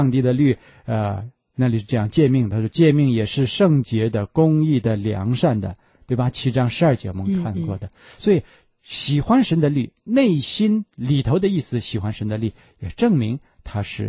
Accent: Shandong, China; accent: Shandong; 咱们山东话说后脊梁杆子

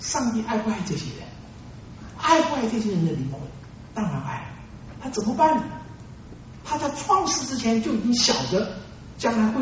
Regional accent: Taiwan; moved away as an adult; now in United States; 我三十四年前从台湾到美国来的时候，我妈妈帮我整理行李，她知道我要到美国的密西根州啊去留学

